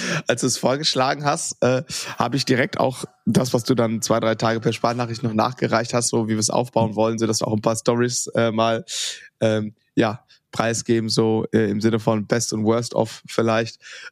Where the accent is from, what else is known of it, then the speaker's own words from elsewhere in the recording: North Rhine-Westphalia, Germany; Wir proben hier bei mir in Dortmund im Studio und wir kommen so aus dem Großraum Ruhrgebiet und Niederrhein.